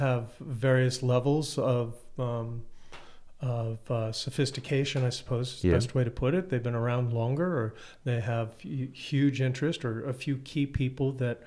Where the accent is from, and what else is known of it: Midwest, United States; born or raised there; also born or lived in California